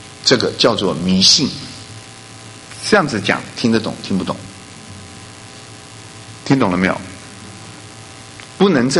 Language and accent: Chinese; China; 很可能就是我们中国人讲的老天爷